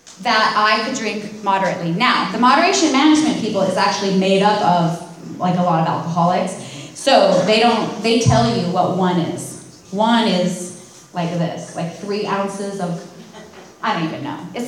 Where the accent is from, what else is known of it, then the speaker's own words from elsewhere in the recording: Ireland; Again, I'm Irish. That's right next to the UK.